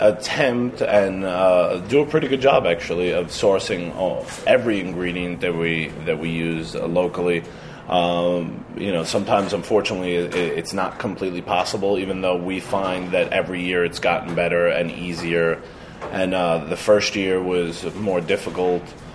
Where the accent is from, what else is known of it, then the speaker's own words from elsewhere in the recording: New York, United States; I mean, I'm born and raised in New York, and it's incredible how many large communities live in one community.